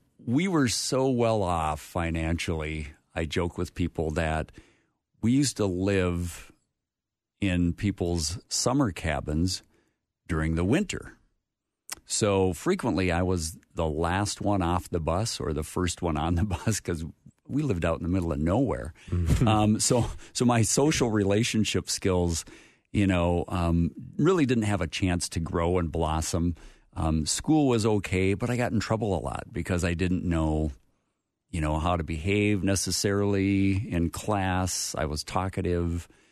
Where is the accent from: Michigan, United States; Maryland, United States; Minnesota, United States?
Minnesota, United States; Willmar; Well, I'm born and raised in Minnesota, grew up out in west central Minnesota, out around the Wilmer, New London, Spicer area.